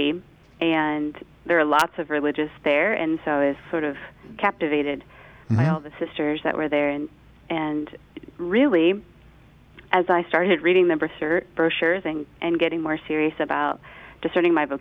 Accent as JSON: {"language": "English", "town": "Manchester", "region": "Ohio", "country": "United States", "tie": "born or raised there", "said": "I grew up in a small town called Manchester, a little south of Akron."}